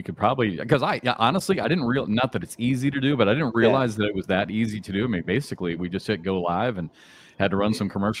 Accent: Iowa City, Iowa, United States; growing up in Iowa City, there's obviously no major, you know, professional sports teams.

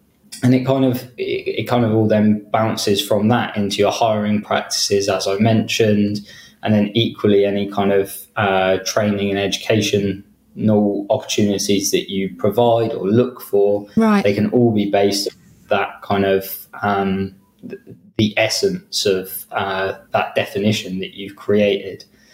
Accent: Dorchester, South West England, United Kingdom; born there; technically, I was born in Dorchester. So it was a little bit more country than that. But that was only the first kind of 5 years of my life.

